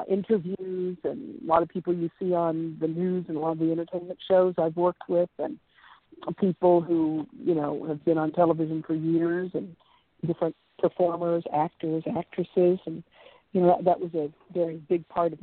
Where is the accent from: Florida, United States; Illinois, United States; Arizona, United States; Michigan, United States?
Florida, United States; Miami; You know, when I was growing up in Miami, Florida, you could leave your doors open.